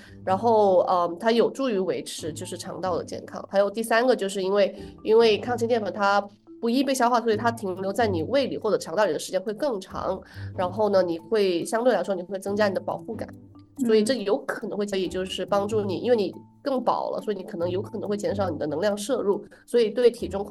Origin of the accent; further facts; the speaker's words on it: China; 就是我们中国人可能长期吃白米饭